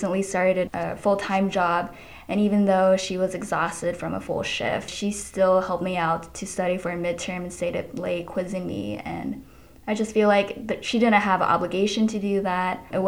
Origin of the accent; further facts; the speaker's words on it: Portland, Oregon, United States; I grew up in Portland, Oregon. My dad and sister still live there.